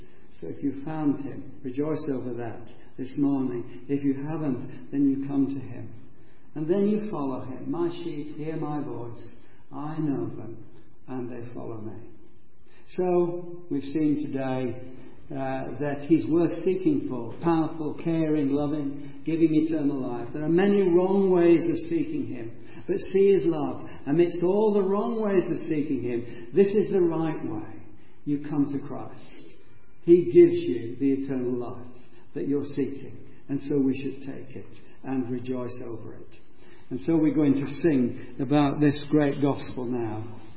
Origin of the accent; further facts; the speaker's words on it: Yorkshire and the Humber, United Kingdom; I'm always suspicious of free offers, even being a Yorkshireman